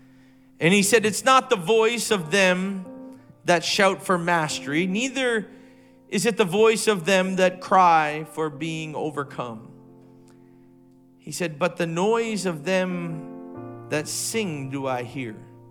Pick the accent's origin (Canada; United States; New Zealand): Canada; I grew up in Canada. So I too am in part of the British Commonwealth today. And I grew up in Canada